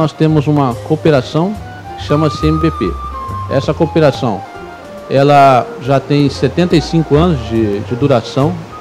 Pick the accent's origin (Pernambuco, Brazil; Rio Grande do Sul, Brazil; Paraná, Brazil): Paraná, Brazil; Venceslau Brás; eu nasci no Paraná, numa cidadezinha lá do Paraná que chama-se Venceslau Brás, uma cidade bem pequena, tem 22 mil habitantes, hoje tem 22 mil, né?